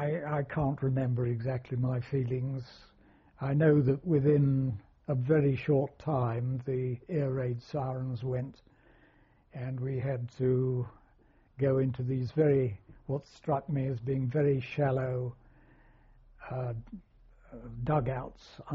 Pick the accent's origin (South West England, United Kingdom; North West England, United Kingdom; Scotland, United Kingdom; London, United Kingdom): London, United Kingdom; I grew up in London, roughly in this district, North Kensington.